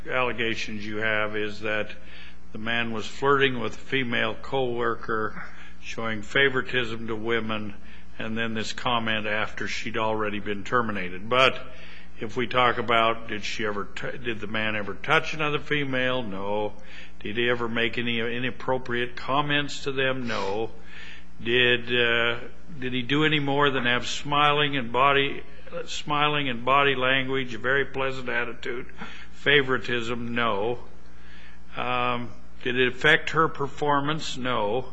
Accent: Idaho, United States; and I'm from Idaho, so I may say this wrong.

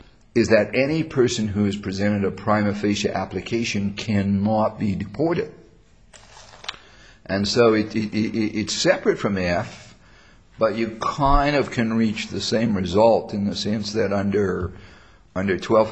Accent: South Africa; I'm from South Africa originally.

